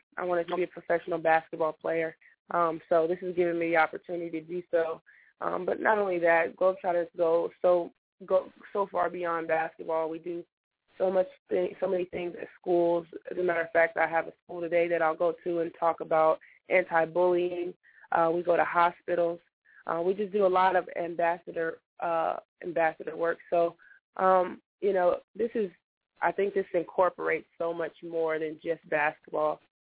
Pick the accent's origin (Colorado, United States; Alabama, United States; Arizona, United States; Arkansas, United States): Colorado, United States; Colorado Springs; You know, I'm from Colorado Springs, which is, you know, a fairly small place, you know